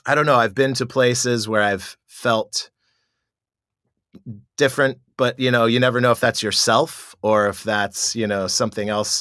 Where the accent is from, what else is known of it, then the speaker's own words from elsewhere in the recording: Montana, United States; I am from Montana, and it's Ghost Town Central.